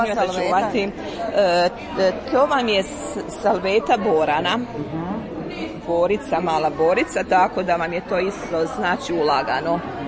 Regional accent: Bukovlje, Brod-Posavina County, Croatia; born there; now in Stupnik, Croatia; U Stupnik sam udana, inače sam rodom iz Bukovlja.

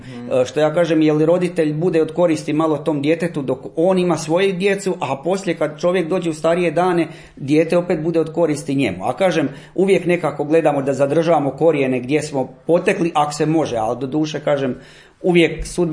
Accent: Staro Petrovo Selo, Brod-Posavina County, Croatia; iz Starog Petrovog sela. Rodom sam baš i rođen sam u Starom Petrovom selu, odakle su i moj otac

